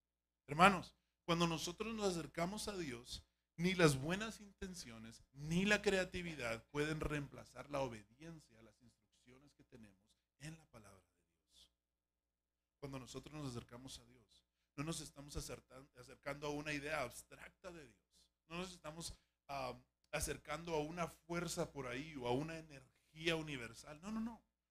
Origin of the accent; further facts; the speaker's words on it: Guatemala; yo soy originario de Guatemala